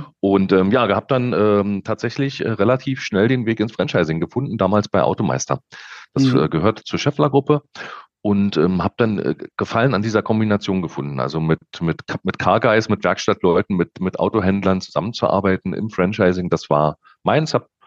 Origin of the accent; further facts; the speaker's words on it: Berlin, Germany; Ich bin ursprünglich aus Berlin, bin auch in Berlin aufgewachsen